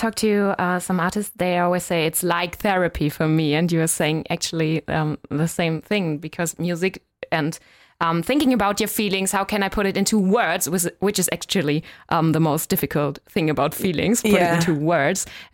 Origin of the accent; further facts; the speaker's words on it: Berlin, Germany; I'm from Berlin. I was born here